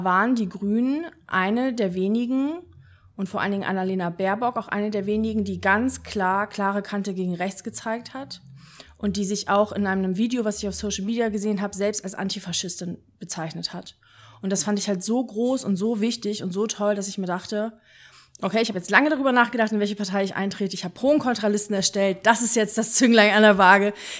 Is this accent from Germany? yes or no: yes; Braunschweig, Lower Saxony, Germany; Ich komme aus Braunschweig